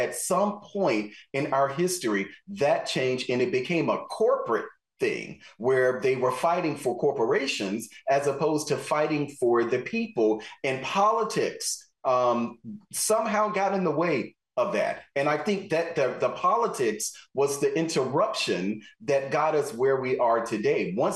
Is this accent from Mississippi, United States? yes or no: yes; Mississippi, United States; I grew up in Mississippi, so I come from a union family